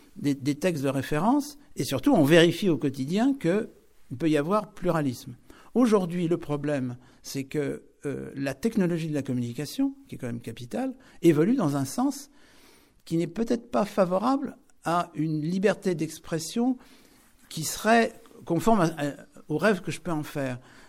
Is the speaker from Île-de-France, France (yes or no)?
no; Rennes, Brittany, France; also born or lived in Fougères; je suis né à Fougères, j'ai grandi à Rennes, dans une atmosphère catholique.